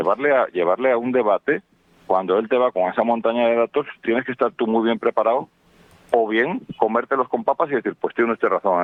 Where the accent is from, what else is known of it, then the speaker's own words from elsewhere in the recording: León, Castile and León, Spain; yo soy de León, tú sabes